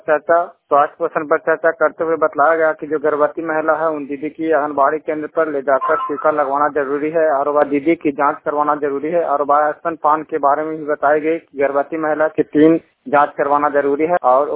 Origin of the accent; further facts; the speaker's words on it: Puna, Bihar, India; ग्राम पुना post पुना थाना हिलसा जिला नालंदा का निवासी हूँ।